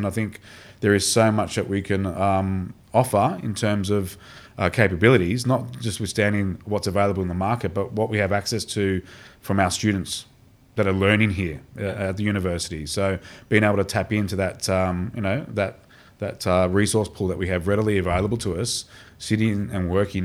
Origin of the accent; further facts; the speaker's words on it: Sydney, New South Wales, Australia; moved away as an adult; also born or lived in United Kingdom / Zurich / New York; I'm a Sydney lad. Don't hold it against me. Born and bred in Sydney. Spent most of my time, being educated obviously in Sydney, and then late 90s, I moved to the UK